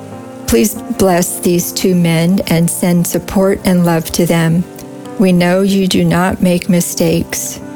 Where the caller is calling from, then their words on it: North Carolina, United States; I'm from North Carolina, 10-year listener.